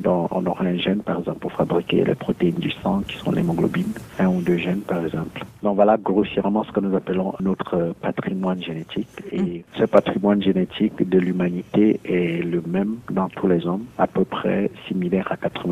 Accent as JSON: {"language": "French", "country": "Cameroon", "moved": "as an adult", "lives_now": "South Africa", "said": "je suis médecin de formation, spécialiste en génétique médicale. Je suis Camerounais d'origine et je travaille en Afrique du Sud depuis une dizaine d'années."}